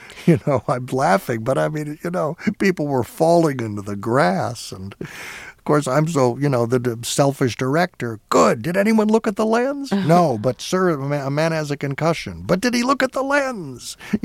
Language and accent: English; United States; because I'm an American and I thought it was okay.